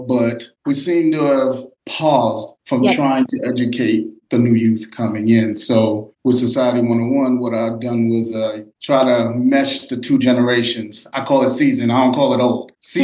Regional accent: Far Rockaway, New York, United States; now in Minnesota, United States; I was raised in Far Rockaway, Queens, New York, and I have lived in Minnesota for over 20 years.

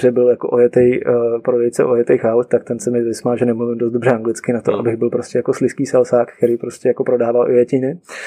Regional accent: Prague, Czechia; tam jsem vždycky říkal hrdě, že jsem z Prahy.

